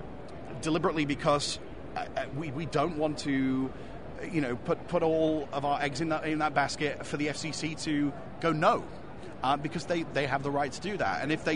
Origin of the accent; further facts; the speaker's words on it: United Kingdom; now in United States; I'm obviously British.